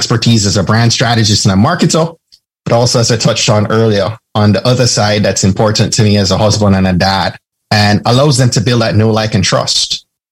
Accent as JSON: {"language": "English", "country": "Jamaica", "said": "but I'm Jamaican, I'm a Christian, I'm a husband, I'm a dad."}